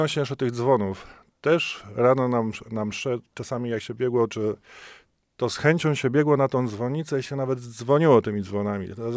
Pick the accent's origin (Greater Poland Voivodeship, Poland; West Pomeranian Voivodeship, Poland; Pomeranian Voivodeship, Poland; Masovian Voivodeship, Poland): Greater Poland Voivodeship, Poland; Kobylin; Ja z parafii Kobylin pochodzę